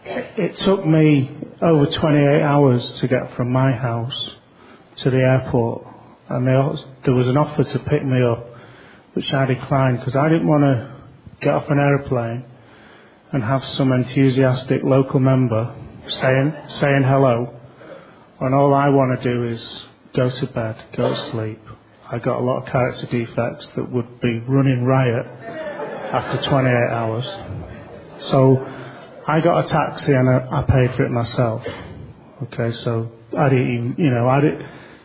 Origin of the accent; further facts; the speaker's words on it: England, United Kingdom; I didn't want to get elected to this board because of the fact that I'm English, or I come from Europe, or I'm gay